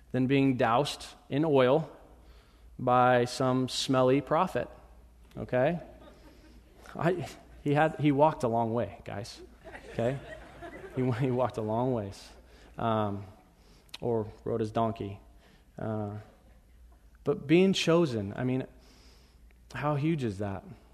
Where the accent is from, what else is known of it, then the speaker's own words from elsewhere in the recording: Medford, Oregon, United States; I grew up in Medford. But I went to South Medford High School because I was right on the border.